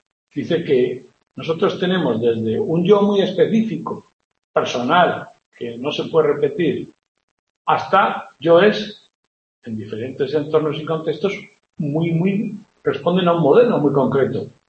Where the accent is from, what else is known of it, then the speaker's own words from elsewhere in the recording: Spain; yo digo, yo soy español, bien.